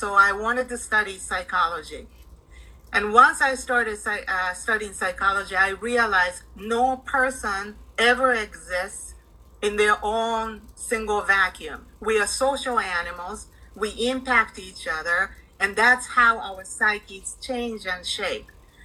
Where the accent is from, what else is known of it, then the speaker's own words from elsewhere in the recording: Japan; which I didn't because I was from Japan.